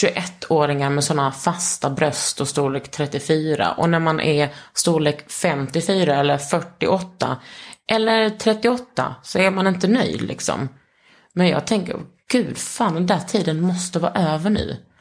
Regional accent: Skåne, Sweden; Alltså jag är uppvuxen i Skåne och typ, men mest varit på västkusten på mina sommar.

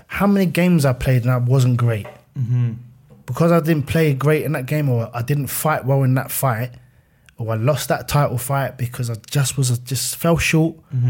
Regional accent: Fort Worth, Texas, United States; and I'm a kid from Fort Worth in my head, and I'm thinking, how am I even, what?

